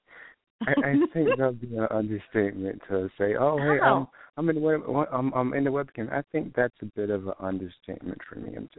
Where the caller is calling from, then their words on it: Florida, United States; I'm actually in Florida. The Sunshine State